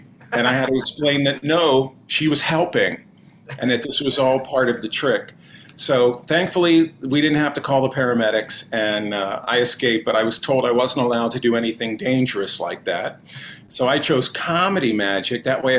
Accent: Florida, United States; And I grew up in Palm Beach County, Florida.

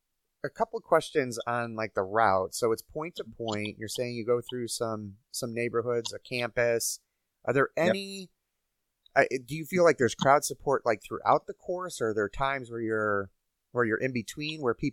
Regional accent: Chicago, Illinois, United States; I would love to do my hometown race someday of Chicago.

